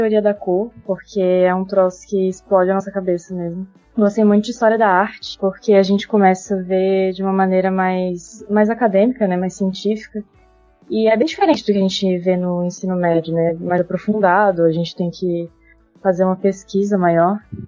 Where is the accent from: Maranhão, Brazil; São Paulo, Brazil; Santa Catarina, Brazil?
Santa Catarina, Brazil; Florianópolis; Tenho 19 anos. Sou aqui de Floripa. Estudo design na UFSC, aqui em Floripa mesmo.